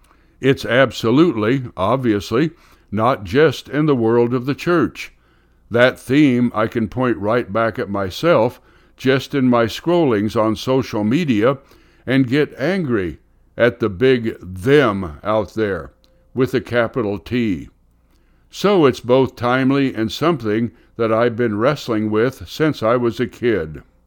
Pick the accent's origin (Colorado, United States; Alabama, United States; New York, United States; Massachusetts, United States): Colorado, United States; I grew up in Colorado where the clouds move very fast.